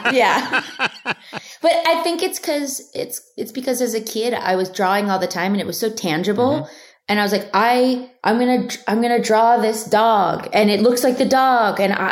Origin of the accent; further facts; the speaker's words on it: Philadelphia, Pennsylvania, United States; I'm from Philadelphia, around the tri-state area.